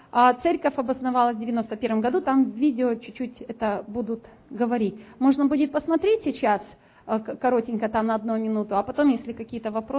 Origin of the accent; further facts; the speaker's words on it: Kyrgyzstan; Я, получается, из Киргизии далекой.